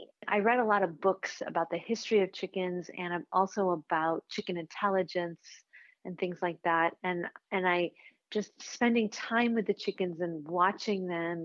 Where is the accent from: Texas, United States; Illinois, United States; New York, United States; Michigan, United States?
Illinois, United States; Chicago; I grew up in Chicago. It's not like I've spent a lot of time around chickens